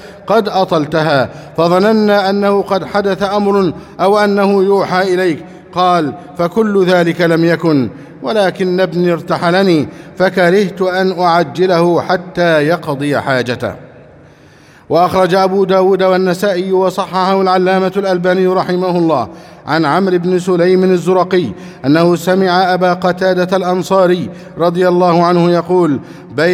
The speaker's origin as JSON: {"language": "Arabic", "country": "Egypt", "said": "اللهم احفظ بلدنا مصر أمناً أماناً وسائر بلاد المسلمين"}